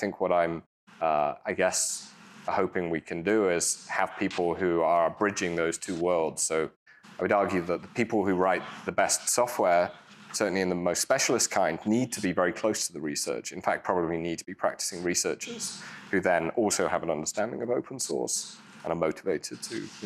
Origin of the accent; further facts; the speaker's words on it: United Kingdom; I'm British, I don't, I think.